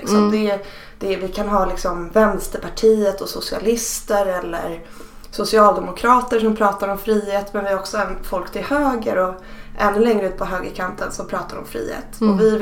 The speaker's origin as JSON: {"language": "Swedish", "town": "Stockholm", "region": "Stockholm County", "country": "Sweden", "tie": "born or raised there", "said": "Jag är uppvuxen i Stockholms innerstad."}